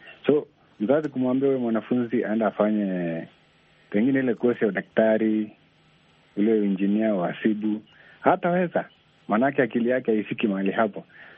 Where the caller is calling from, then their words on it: Kitale, Trans-Nzoia County, Kenya; Ya, natoka Kitale, Kenya.